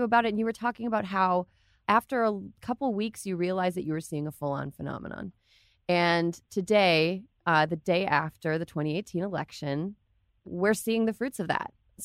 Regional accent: Wisconsin, United States; In Wisconsin, my home state, they used a computer

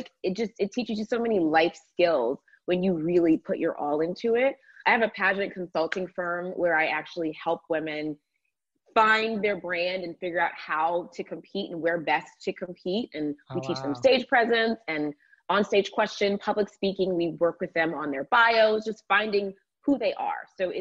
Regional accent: Georgia, United States; But no, I absolutely loved my childhood and growing up in the South. There's just something so special about Southern hospitality and the air in Georgia when it's not pollen season

